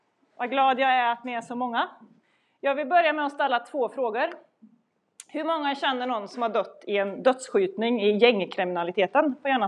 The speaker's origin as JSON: {"language": "Swedish", "town": "Kil", "region": "Värmland", "country": "Sweden", "tie": "born or raised there", "said": "Jag växte upp i Kil."}